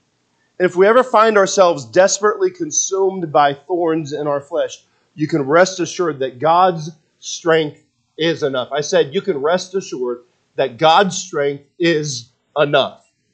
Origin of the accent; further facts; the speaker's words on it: Leavenworth, Kansas, United States; I mean, I know we're from Leavenworth, Kansas, so let's try it again.